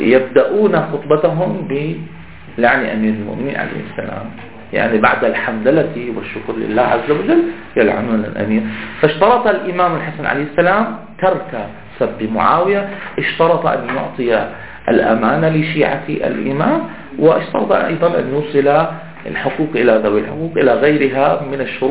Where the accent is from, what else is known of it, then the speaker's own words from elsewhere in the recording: Damascus, Damascus Governorate, Syria; حتى نحن عندنا في دمشق تعرفون أنها عاصمة الأمويين، عاصمة الأمويين، فنحن عندما كنا أطفال صغار نلعب على الأرجوحة